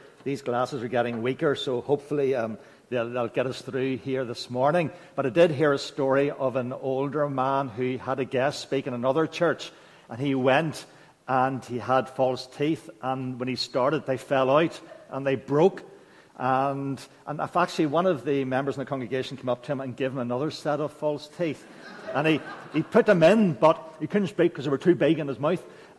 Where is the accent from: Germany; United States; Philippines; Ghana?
Germany; also born or lived in Austria; now in Banbridge, United Kingdom; even though I live in Banbridge, I grew up in Germany and Austria. My parents were missionaries.